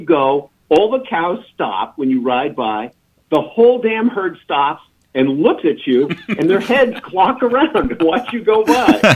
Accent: New England, United States; I mean, when I grew up in New England, the fields are all full of cows.

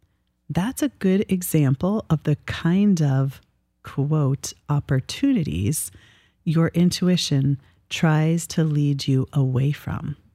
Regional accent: Minnesota, United States; I grew up in Minnesota, and although in my adult life I have a great appreciation for what a progressive and beautiful place Minnesota is, I hated, and I mean I always hated, the Minnesota winters.

